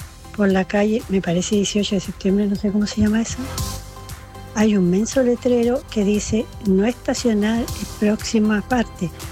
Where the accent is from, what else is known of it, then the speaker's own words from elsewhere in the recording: Pucón, Araucanía, Chile; Yo ayer anduve en Temuco … de Pucón.